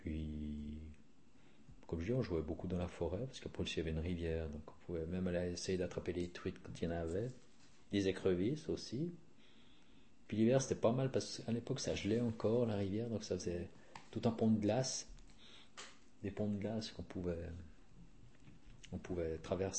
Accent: Nyon, Vaud, Switzerland; mais donc je suis né à Nyon en 1957

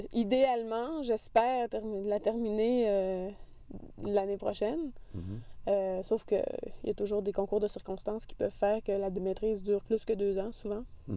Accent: Victoriaville, Quebec, Canada; moved away as an adult; now in Quebec City, Canada; Moi, j'ai fait mon primaire, mon secondaire. J'ai passé toute mon enfance à Victoriaville. Puis je suis arrivée à Québec pour l'université.

